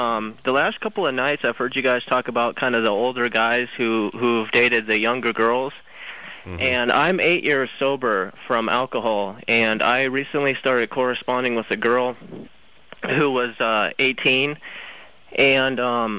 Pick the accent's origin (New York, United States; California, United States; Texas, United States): Texas, United States; Texas, actually.